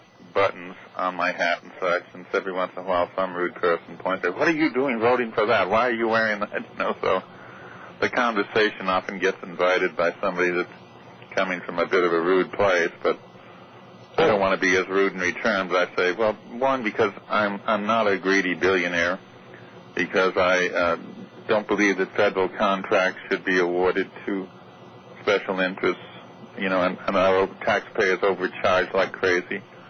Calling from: California, United States; I'm up in Northern California.

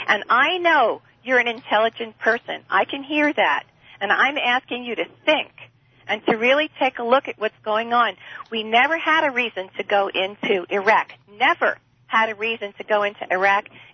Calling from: Santa Cruz, California, United States; from Santa Cruz.

